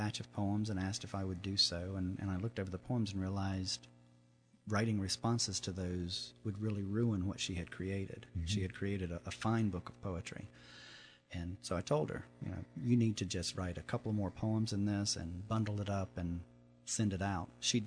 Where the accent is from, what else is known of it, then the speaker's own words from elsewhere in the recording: the South, United States; Growing up in the South the way I did, you would think that my family would have gone to church all the time